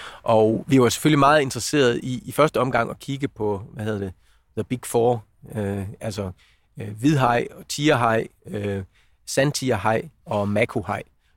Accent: Central Denmark Region, Denmark; Jeg har startet som ung knægt i Vestjylland med interesse i lystfiskeri og er opvokset ved Skjern Å.

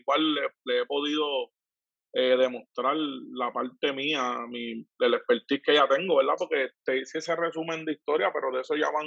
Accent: Junco, Venezuela; el pueblo de Cagua, que también yo soy hijo adoptivo de ahí, porque yo soy natural de Junco, que a mucha honra lo digo, pero pues, Cagua me adoptó durante tantos años.

